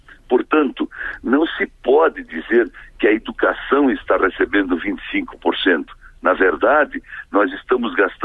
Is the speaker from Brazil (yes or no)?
yes; Santa Catarina, Brazil; Eu sou de Santa Catarina e posso falar da situação de catarinense. No meu estado